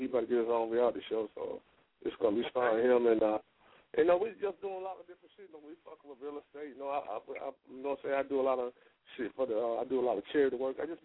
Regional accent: Panama City, Florida, United States; You feel me? I'm from Florida, Panama City, Florida, to be exact. I represent the whole state as one, though.

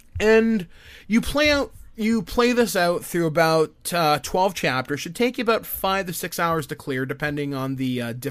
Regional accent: Canada; because you know what? We're Canadian.

